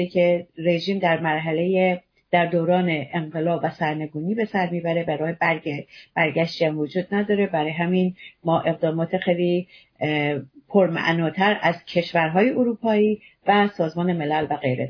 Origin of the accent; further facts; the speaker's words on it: Iran; وظیفه ما به عنوان یک ایرانی در خارج کشور